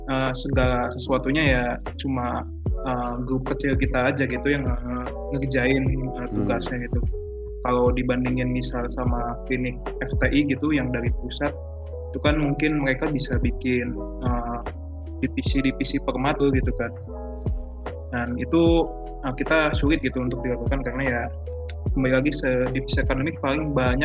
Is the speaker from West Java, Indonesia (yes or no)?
yes; Kuningan, West Java, Indonesia; Terus, aku asal dari Kuningan gitu.